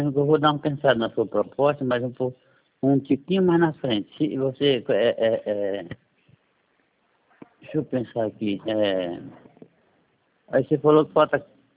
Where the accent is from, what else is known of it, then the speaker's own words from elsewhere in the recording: Junqueirópolis, São Paulo, Brazil; Eu sou de Junqueirópolis.